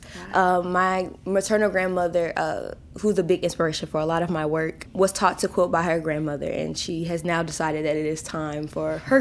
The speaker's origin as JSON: {"language": "English", "town": "Memphis", "region": "Tennessee", "country": "United States", "tie": "born or raised there", "said": "I was born and raised right in Memphis, Tennessee. That's also where I'm based, and that is where The River was filmed."}